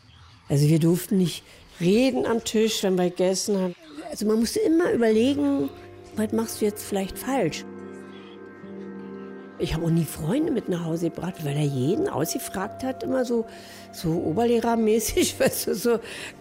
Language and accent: German; Berlin, Germany; bin eine echte Berlinerin. 74 werde ich jetzt am Montag.